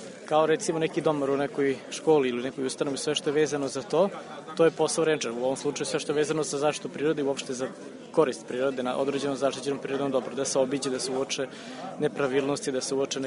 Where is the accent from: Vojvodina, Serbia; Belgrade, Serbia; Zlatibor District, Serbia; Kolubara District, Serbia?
Vojvodina, Serbia; Vršac; Ja sam rođen u Vršcu i praktično sam sve vreme tu, s nekim malim odsustvima kad sam bio dete, odnosno dečak